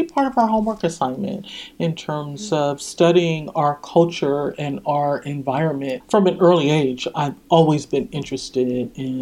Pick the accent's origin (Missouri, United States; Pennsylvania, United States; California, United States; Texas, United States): California, United States; Los Angeles; I grew up in South Los Angeles, and in elementary school, I was a bus student.